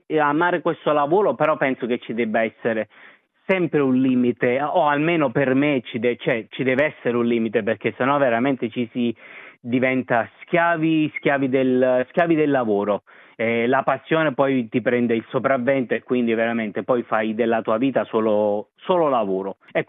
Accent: Naples, Campania, Italy; Ho studiato in provincia, io sono napoletano, vengo da Napoli, però ho studiato in provincia

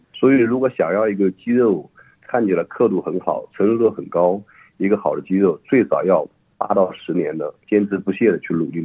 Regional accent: China; moved away as an adult; now in Australia; 我不是韩国人，我是中国人

